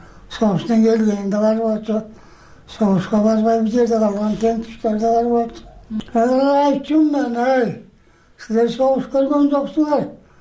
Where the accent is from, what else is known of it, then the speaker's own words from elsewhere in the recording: Issyk-Kul Region, Kyrgyzstan; Ошо менен 46 жылынан өзүм туулуп өскөн Жетеуз районуна кайра келдим.